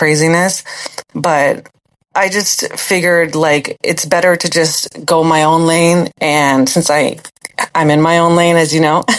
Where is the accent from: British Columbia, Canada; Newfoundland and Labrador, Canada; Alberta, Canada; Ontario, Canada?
Ontario, Canada; Toronto; I'm an urban girl. Like, I was born in Toronto. I was living in my grandma's house in Etobicoke. So I'm a city girl.